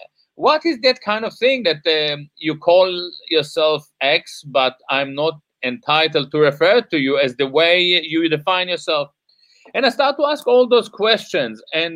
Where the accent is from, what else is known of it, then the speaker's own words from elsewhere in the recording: Israel; I grew up in Israel